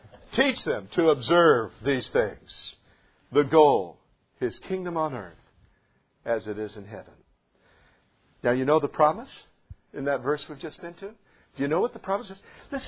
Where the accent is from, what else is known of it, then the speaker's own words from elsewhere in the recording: Seattle, Washington, United States; And so, you know, I grew up in Seattle. We drank coffee and loved everybody, right?